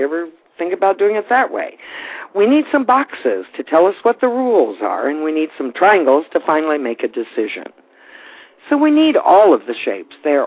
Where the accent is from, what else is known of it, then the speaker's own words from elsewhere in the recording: Indiana, United States; And I grew up in Indiana, and my friends from Iowa were very similar at Northwestern.